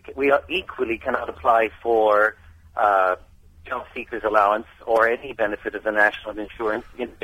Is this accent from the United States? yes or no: no; Canada; now in United Kingdom; I'm a Canadian UK resident here